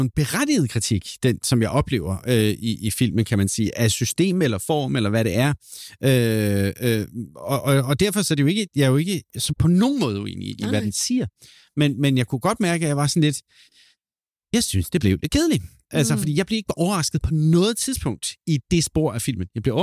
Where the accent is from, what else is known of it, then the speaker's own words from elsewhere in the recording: Copenhagen, Capital Region of Denmark, Denmark; Og så er jeg altså fra København af kød og blod